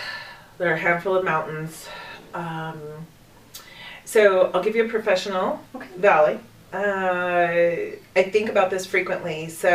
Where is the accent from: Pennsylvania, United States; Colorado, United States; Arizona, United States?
Colorado, United States; So my time growing up in Colorado, public school, public education, a mixture of private education